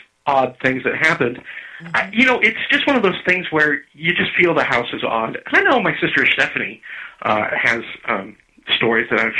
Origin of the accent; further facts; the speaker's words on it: Hollywood, California, United States; I grew up in Hollywood, you know, as a little kid, in one of the original Hollywoodland homes.